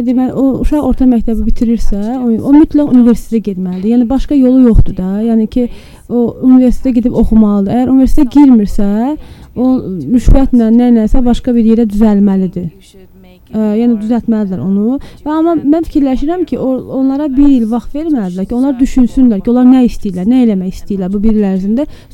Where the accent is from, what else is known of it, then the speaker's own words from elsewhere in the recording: Sweden; Azerbaijani is a second language; now in Azerbaijan; Mən İsveçliyəm